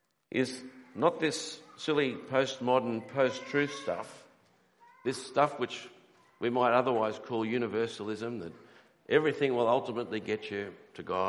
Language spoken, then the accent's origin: English; Port Moresby, National Capital District, Papua New Guinea; Went to primary school with when I was growing up in Port Moresby as a young boy.